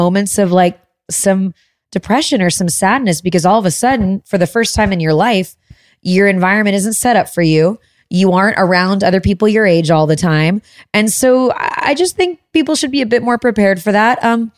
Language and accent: English; Chicago, Illinois, United States; I'm so proud to be from the Midwest. I grew up in Chicago, but my mom's whole family is from Missouri, from the Boot Hill of Missouri.